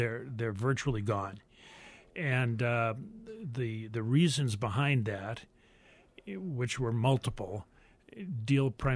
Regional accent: New England, United States; moved away as an adult; now in Wisconsin, United States; When I came out to Wisconsin from New England for graduate school in the 1970s

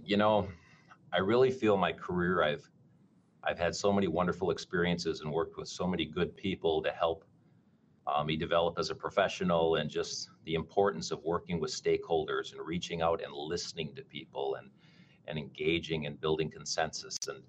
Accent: Stevens Point, Wisconsin, United States; I grew up in Stevens Point along the Wisconsin River, and my dad's a retired wildlife professor.

